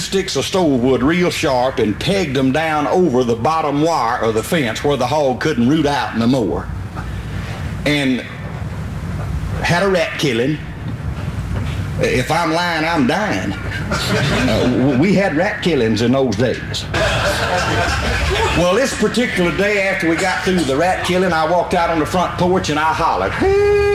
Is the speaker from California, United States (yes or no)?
no; Liberty, Mississippi, United States; I come from Route 4, Liberty, Mississippi. Now, that's 12 miles west of Macomb, Mississippi, 65 miles due northeast of Baton Rouge, Louisiana, and 116 miles due north of New Orleans, Louisiana. It was there that I first saw the light of day out at Amite County